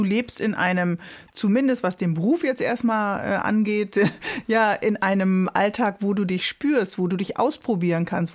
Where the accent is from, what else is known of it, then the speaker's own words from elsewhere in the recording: Northern Germany, Germany; Als Norddeutsche bin ich selten so weit unten.